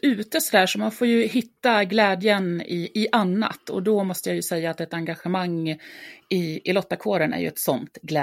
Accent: Dalarna County, Sweden; jag är uppväxt i Dalarna och har väl alltid varit nyfiken på att testa nya saker.

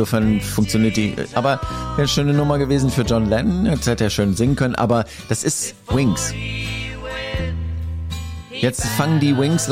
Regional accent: Austria; accent: Austrian; weil ich kann jetzt endlich mal mit meinem österreichischen Dialekt hier glänzen.

